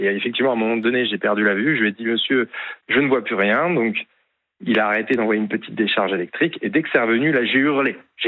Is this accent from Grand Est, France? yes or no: yes; Nancy, Grand Est, France; first language French; je suis rentré chez moi à Nancy.